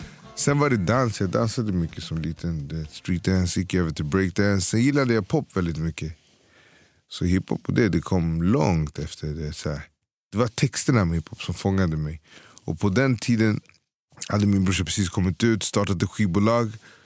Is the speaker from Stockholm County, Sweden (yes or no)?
yes; Hässelby, Stockholm County, Sweden; Född och uppvuxen i Hässelby. Började därifrån.